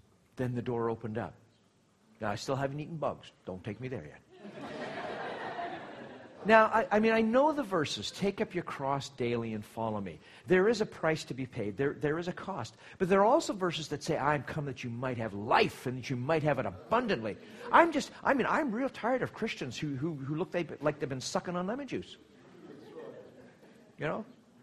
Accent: Canada; But I'm a Canadian.

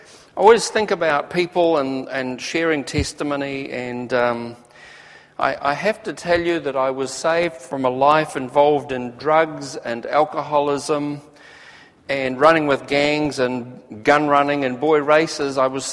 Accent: Oamaru, Otago, New Zealand; when I look back at my sort of early life as a little boy growing up in Oamaru, I'd have to say it was pretty uneventful.

